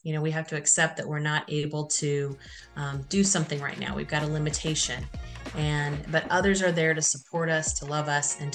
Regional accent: Oklahoma, United States; So I am a Cherokee Nation citizen. I grew up here in the Cherokee Nation Reservation, which is located in northeastern Oklahoma.

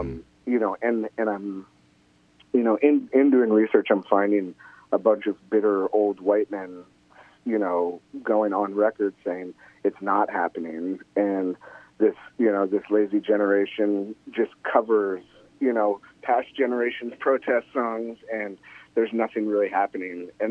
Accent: West Coast, United States; You know, I grew up on the West Coast

